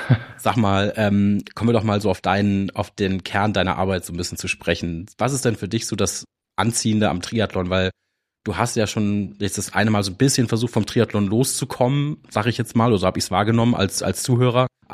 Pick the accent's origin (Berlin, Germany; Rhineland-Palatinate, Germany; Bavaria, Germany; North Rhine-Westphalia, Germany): North Rhine-Westphalia, Germany; Düsseldorf; Und ich kann das sagen als Düsseldorfer, ich habe nicht so eine hohe Identifikation mit meiner Heimat.